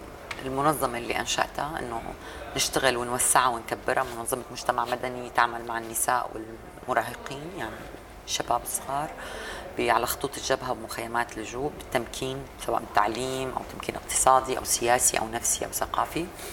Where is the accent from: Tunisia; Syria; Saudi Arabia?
Syria; أنا لازم نحن كسوريين نجونا وعايشين ما نعمل مستحيل